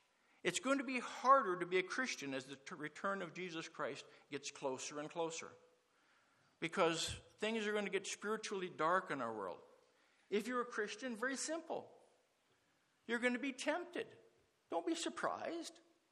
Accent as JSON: {"language": "English", "country": "United States", "said": "And as I'm from the United States originally, when I look at the United States and Canada and stuff, I see biblical illiteracy like I have never seen in my life."}